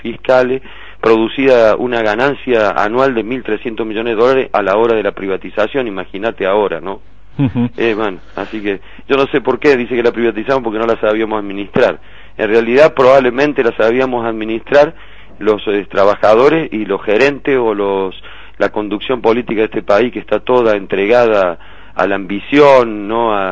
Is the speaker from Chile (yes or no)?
no; Córdoba, Argentina; moved away as an adult; Yo no soy nativo santiagueño, soy de Córdoba, he venido como educador con mi esposa también